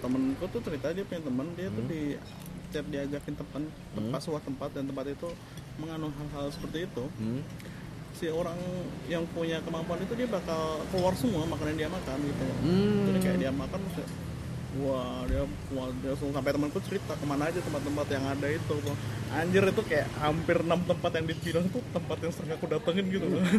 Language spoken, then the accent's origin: Indonesian; Yogyakarta, Special Region of Yogyakarta, Indonesia; kan aku di Jogja, asli Jogja ya.